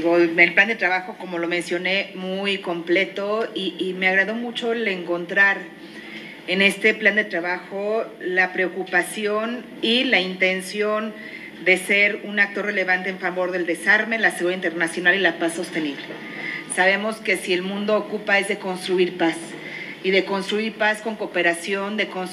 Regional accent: Guanajuato, Mexico; yo soy de Guanajuato

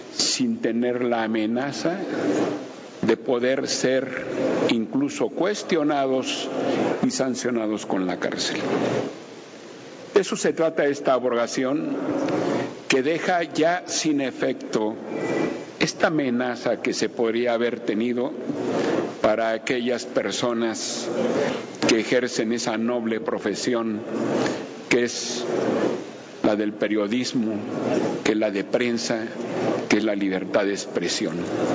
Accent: Querétaro, Mexico; a unos cuantos días que se había promulgado nuestra Constitución allá en mi tierra natal, en Querétaro

